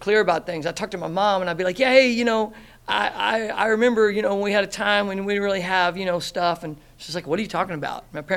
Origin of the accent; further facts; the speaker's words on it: the South, United States; But yeah, I grew up in the South.